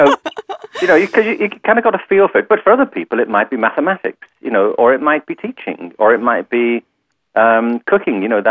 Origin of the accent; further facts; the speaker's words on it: Liverpool, North West England, United Kingdom; I'm from Liverpool in England, and which is the home